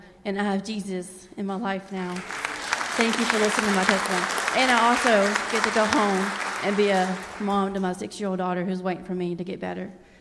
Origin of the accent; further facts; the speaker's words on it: Tennessee, United States; I'm from Tennessee. I grew up in a very broken home.